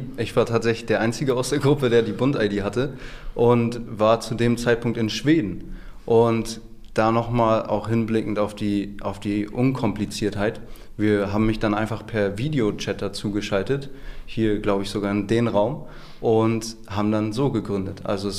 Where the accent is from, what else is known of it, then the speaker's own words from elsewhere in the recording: Hamburg, Germany; Medizin in Hamburg, in meiner Heimat zu studieren.